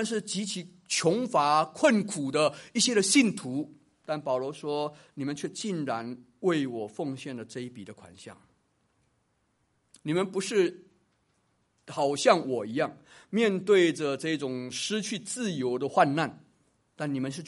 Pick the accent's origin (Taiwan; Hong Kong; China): Taiwan; 我自己从台湾出来的